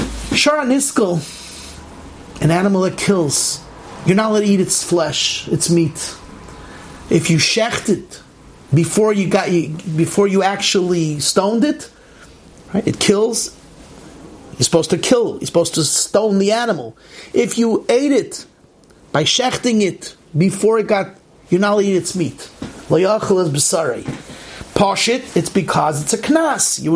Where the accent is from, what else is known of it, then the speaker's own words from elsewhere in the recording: United States; I'm American.